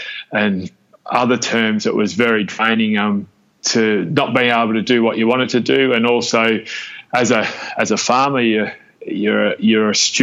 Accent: Melbourne, Victoria, Australia; I was born and bred in Melbourne, Victoria, Australia. And my mum and dad were small business owners, and we moved around a fair bit

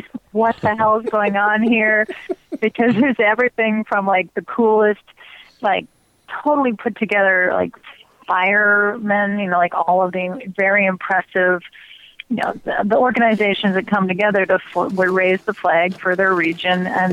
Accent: Montreal, Quebec, Canada; I'm from Montreal, which is 4 hours due north, very straight line.

